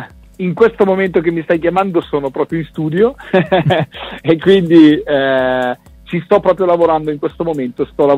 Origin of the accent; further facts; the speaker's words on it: Milan, Lombardy, Italy; born there; moved away as an adult; io sono nato a Milano. Adesso vivo sul lago di Garda da 15 anni ormai, e mi sono trasferito sul lago di Garda proprio esclusivamente per lavorare nella musica.